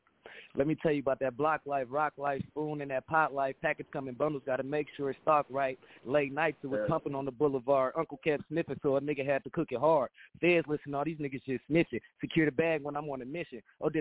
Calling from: Minneapolis, Minnesota, United States; from Minneapolis, Minnesota, and I do rap.

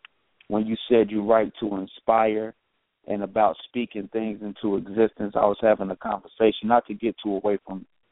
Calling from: Cincinnati, Ohio, United States; Yeah, you speaking to … … from up here in Cincinnati.

